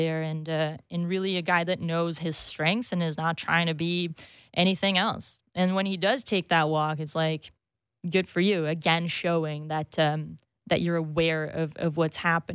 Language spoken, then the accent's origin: English; Brazil; English is a second language; And I'm from Brazil